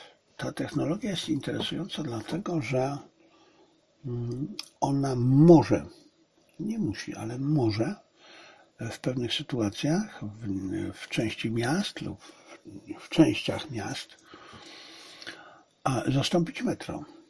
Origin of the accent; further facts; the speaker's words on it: China; Polish is a second language; Dla mnie, bo jestem Chińczykiem, ponieważ jestem Chińczykiem.